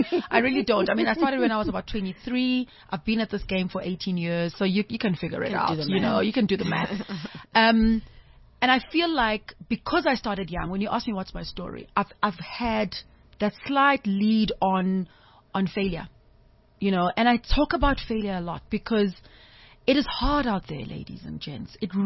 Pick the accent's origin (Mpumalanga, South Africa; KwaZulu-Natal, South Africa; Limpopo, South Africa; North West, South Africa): KwaZulu-Natal, South Africa; Umlazi; But really, my story is that I'm a young girl from Natal. I'm from Mlazi, and I had dreams.